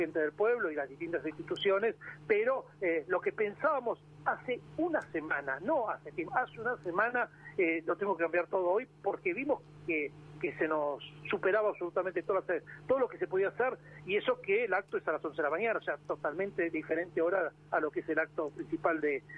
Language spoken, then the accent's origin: Spanish; Saliqueló, Buenos Aires Province, Argentina; also born or lived in La Plata; Yo, por más que no soy nacido en Saliqueló, yo soy nacido en La Plata. Yo soy hijo de saliquelenses. Y me crié en Saliqueló porque, en realidad, toda mi vida y mis vacaciones las pasaba en Saliqueló.